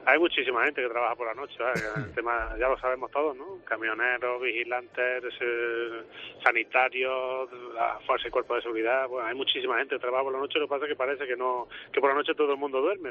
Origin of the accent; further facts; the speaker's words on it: Bujalance, Andalusia, Spain; now in Vitoria, Spain; llevo casi 3 años aquí en el País Vasco, en la provincia de Álava, en Vitoria concretamente, y os voy a enviar unos dulces típicos de mi pueblo, de Bujalance